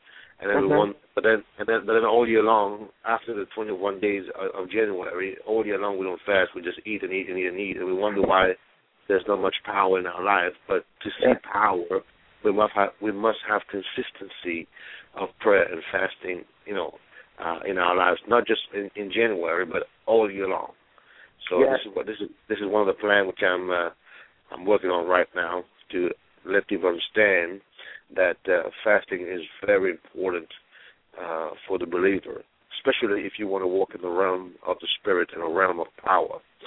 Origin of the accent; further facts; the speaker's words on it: London, United Kingdom; also born or lived in Mauritius; now in Louisville, United States; But I was born in a little tropical island called Mauritius. I was raised in England, London, England, and but I moved to the United States a while ago